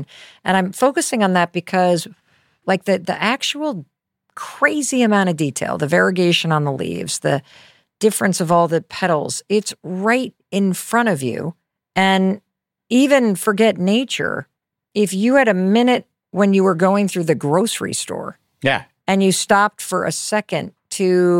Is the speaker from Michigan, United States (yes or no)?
yes; Michigan, United States; I grew up in Western Michigan and tiny town, and I spent so much time laying in my front yard, staring up at the sky.